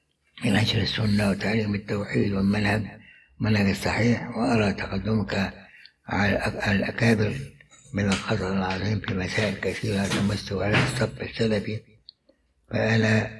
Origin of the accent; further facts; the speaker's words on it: Egypt; عندنا في مصر